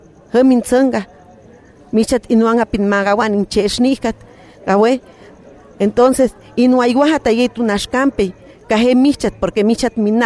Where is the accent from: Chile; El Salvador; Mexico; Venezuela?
Mexico; Sayula de Alemán, Veracruz; soy de Sayula de Alemán, Veracruz, y vengo representando la zona de Jaltipan.